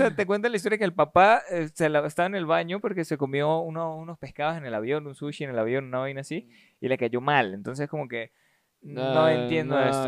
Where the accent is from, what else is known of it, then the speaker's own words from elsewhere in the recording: Venezuela; yo soy venezolano